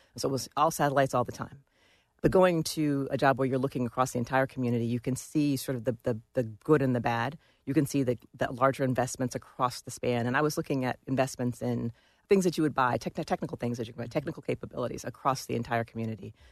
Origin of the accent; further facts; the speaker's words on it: Washington, District of Columbia, United States; So even though I grew up here in Washington, D.C., the idea of actually working in the intelligence community was not on my radar